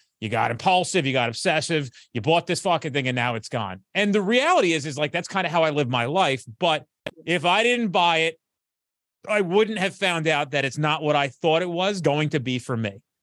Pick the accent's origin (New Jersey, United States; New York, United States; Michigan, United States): New Jersey, United States; accent: Jersey; We're from Jersey, we curse. I'm sorry, dude.